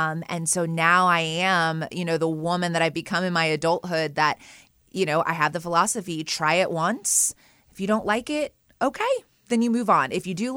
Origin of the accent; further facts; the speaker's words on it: Carthage, Missouri, United States; I am a born and raised Carthaginian. I'm from Carthage, Missouri. My entire family is from there, grew up there, graduated high school there. That is where my roots are, is in Carthage.